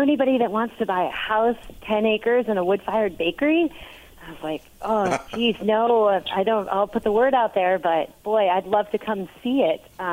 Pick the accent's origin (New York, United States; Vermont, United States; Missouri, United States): Vermont, United States; I went to culinary school, and I grew up here in Vermont, but moved away. So many do, but moved back here and was working in a local cafe.